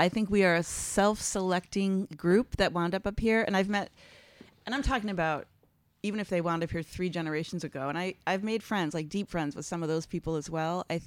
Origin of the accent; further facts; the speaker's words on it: Andover, Massachusetts, United States; I grew up in Andover, Massachusetts part of the time